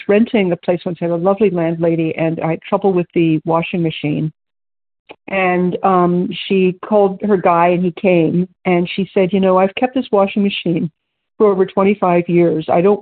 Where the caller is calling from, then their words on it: Ontario, Canada; recovered, grateful, compulsive overeater in Ontario, Canada.